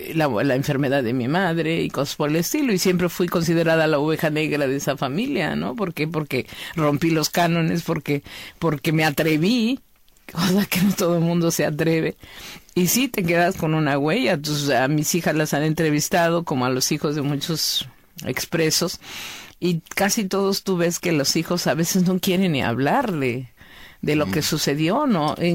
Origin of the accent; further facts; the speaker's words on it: Guerrero, Mexico; yo me quedé en mi tierra unos días, pero dije, bueno, ya parece ser que ya no va a haber problema, y yo regreso el 2 de enero de Guerrero a la ciudad